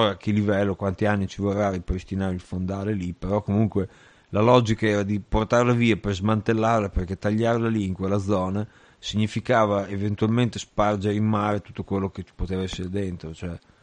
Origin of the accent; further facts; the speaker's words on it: Ravenna, Emilia-Romagna, Italy; accent: Ravenna dialect; parlano lo stesso mio dialetto, visto che sono di Ravenna.